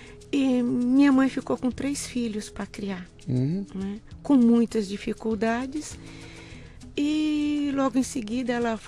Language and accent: Portuguese; Porto Seguro, Bahia, Brazil; born there; Eu nasci no Paraíso. Eu nasci em Porto Seguro, né?